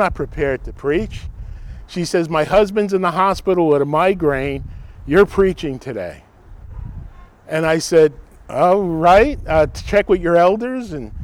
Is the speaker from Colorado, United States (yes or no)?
no; Rutherford, New Jersey, United States; He wanted to see where I grew up in Bergen County in Rutherford.